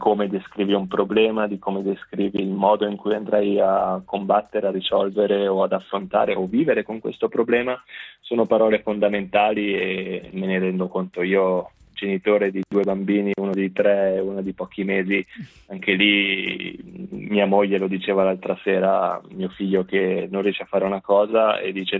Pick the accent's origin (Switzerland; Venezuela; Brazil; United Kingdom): Switzerland; Italian Switzerland; essendo nato e cresciuto nella Svizzera italiana, non riesco ancora a staccarmi da tutti gli elvetismi